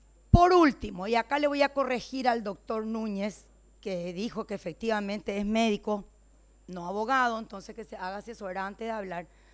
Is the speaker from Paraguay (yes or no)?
yes; Paraguay; por la Constitución somos paraguayos primero